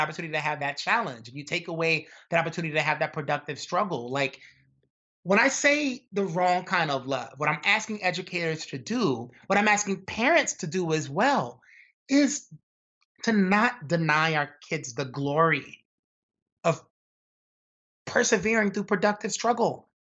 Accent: Brooklyn, New York, United States; growing up in Brooklyn and going to this nerdy high school, I kind of balanced it out by hanging out with, like, kids that were more or less like hoodlums

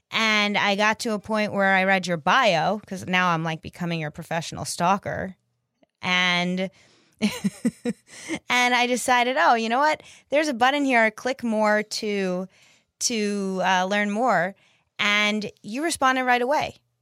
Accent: New York, United States; I'm from New York, so New Yorkers don't really trust immediately.

